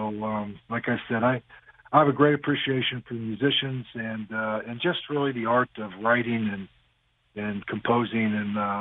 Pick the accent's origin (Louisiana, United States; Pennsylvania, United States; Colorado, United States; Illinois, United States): Pennsylvania, United States; Crafton; I never forgot where I came from. I grew up in Crafton, Pennsylvania, and a paper route when I was 9 years old, working a steel mill when I was in college.